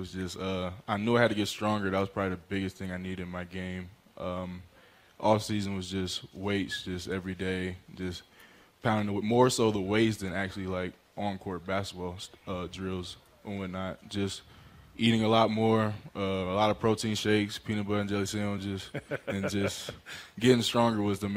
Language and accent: English; Durham, North Carolina, United States; also born or lived in Phoenix; Durham, North Carolina.